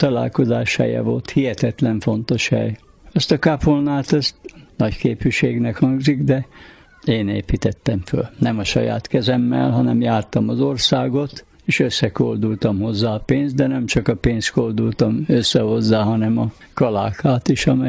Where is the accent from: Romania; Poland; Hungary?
Hungary; born there; Nagyon szeretem ezt a hazát, ide születtem, és ízig vérig hazafiának érzem magamat